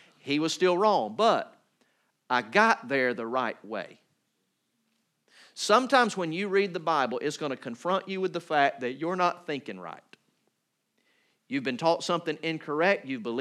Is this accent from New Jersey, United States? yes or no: no; Valdosta, Georgia, United States; I'm from Valdosta. That's where I'd lived basically all my life up to that point. That's where I was going to college.